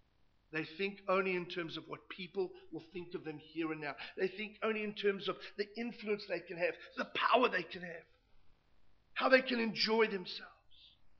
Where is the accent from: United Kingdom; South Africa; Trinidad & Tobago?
South Africa; now in United States; I'm a South African, though I'm living in the United States of America.